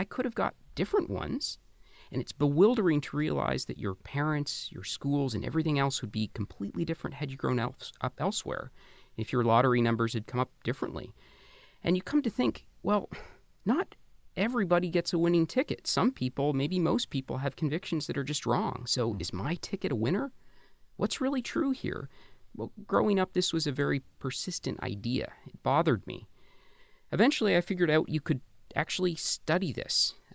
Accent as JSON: {"language": "English", "country": "Canada", "tie": "born or raised there", "said": "I grew up in Canada in the 80s and 90s, and I remember a recurring thought."}